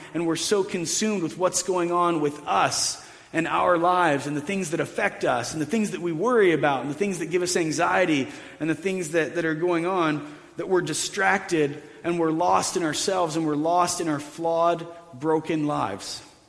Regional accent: Ohio, United States; because we're from Ohio, right? We drive everywhere. Some of us ride horses everywhere in Ohio even.

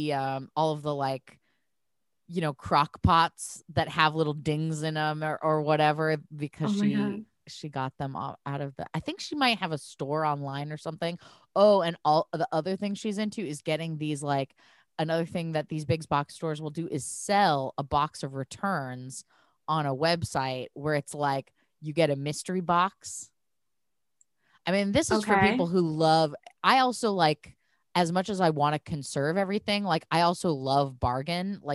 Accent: Portland, United States; And I'm from Portland, so dumpster diving is like cultural to me.

